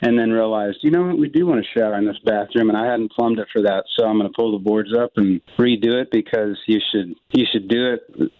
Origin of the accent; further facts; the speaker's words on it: Texas, United States; We, growing up in Central Texas, you could buy a little house for really cheap